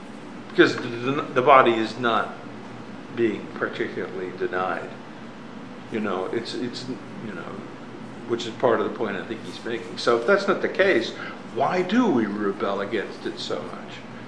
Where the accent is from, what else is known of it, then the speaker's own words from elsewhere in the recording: Pennsylvania, United States; And being as how I'm from Pennsylvania, I just say Whataburger, and nobody even knows what I'm talking about because people from Pennsylvania don't say water right.